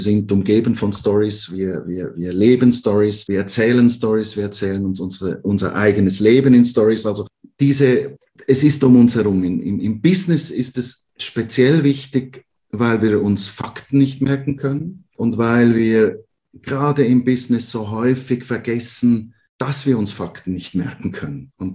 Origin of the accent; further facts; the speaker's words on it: Switzerland; Ich bin im Gastgewerbe groß geworden in der Schweiz.